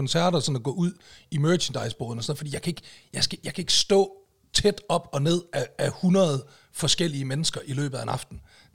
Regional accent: North Denmark Region, Denmark; Jeg er fra Nordjylland. Vi snakker ikke om løn.

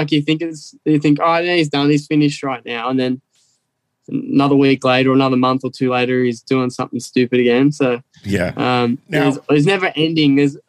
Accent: Australia; Yeah, I came from Australia, motorcycle. I left school at 15 years old and I was a welder.

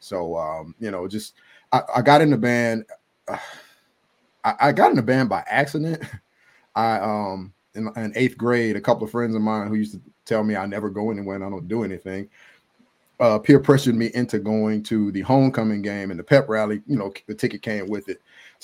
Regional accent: New Orleans, Louisiana, United States; I grew up in New Orleans, and of course that was another band centric area.

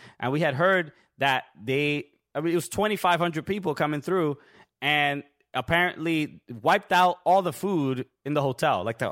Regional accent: Brooklyn, New York, United States; I'm originally from Brooklyn.

